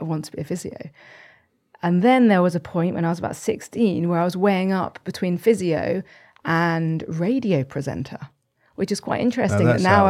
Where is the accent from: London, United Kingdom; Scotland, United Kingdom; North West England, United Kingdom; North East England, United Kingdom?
London, United Kingdom; So I have a fairly boring story, I think, in that I'm from London, grew up in North London